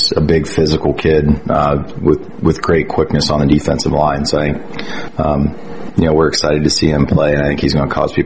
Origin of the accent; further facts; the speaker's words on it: Delphos, Ohio, United States; I think when I grew up in Delphus, it was always St. Henry at that point in time.